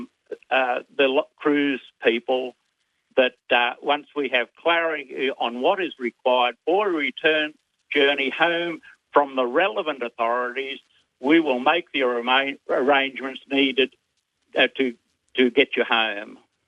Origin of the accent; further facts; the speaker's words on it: Bribie Island, Queensland, Australia; Well, we're from Bribie Island in Queensland.